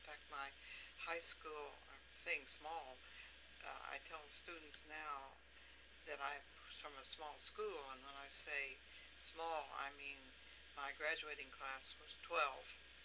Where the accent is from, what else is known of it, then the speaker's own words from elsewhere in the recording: Connersville, Indiana, United States; born there; I was born in Fayette County, Indiana, Connersville, in Fayette Memorial Hospital. My parents were farmers and had lived in that community all their lives